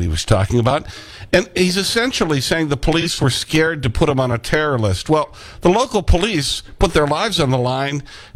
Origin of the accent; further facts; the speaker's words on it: Milwaukee, Wisconsin, United States; Well, he said in my hometown, Milwaukee, Wisconsin